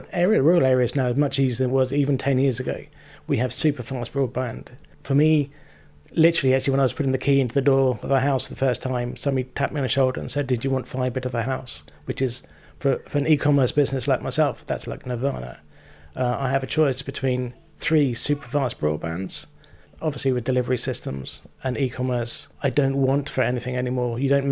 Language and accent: English; East of England, United Kingdom; moved away as an adult; also born or lived in London; now in Ireland; I grew up in England, in the Cambridgeshire Fens, and we came to Ireland for a more peaceful, more balanced life. We'd spent 20 years in London.